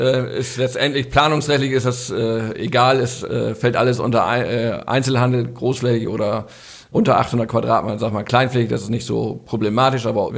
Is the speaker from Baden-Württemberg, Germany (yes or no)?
no; Krempel, Lower Saxony, Germany; Ich komme aus Krempel